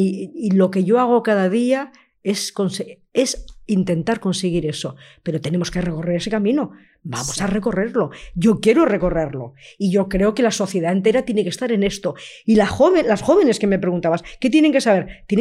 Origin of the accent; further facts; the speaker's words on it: Madrid, Community of Madrid, Spain; yo soy una madrileña muy orgullosa de Madrid, muy enamorada de Madrid.